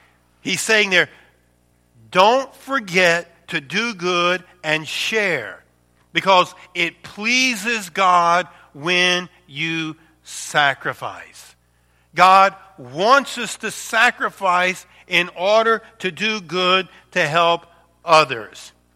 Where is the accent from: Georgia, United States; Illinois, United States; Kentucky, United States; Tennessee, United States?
Illinois, United States; Rockford; that's where we came from when we came here. We came from Rockford, Illinois.